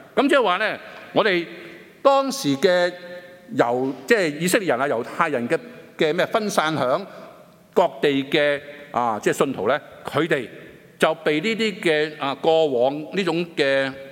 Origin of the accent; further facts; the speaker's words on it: China; 所以中國人講好清楚，佢話你。病呢是从口入，但是祸呢就从口出。这些很清楚的，我中国人都有这些同样的智慧